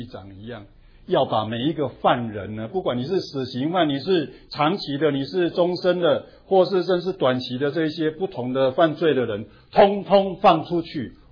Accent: China; now in Plano, United States; 在我们 Plano 的华人地区，

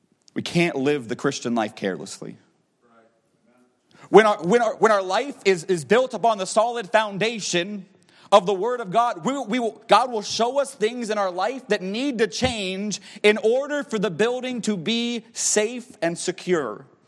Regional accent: United States; If you're not aware, I am an American. Before Honduras, I had never been out of the country

